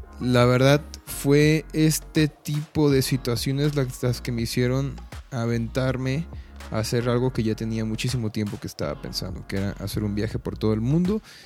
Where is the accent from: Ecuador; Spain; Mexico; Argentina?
Mexico; Tapachula, Chiapas; pero pues yo soy de Tapachula, pues como cualquier persona del pueblo, somos muy apegados con toda la familia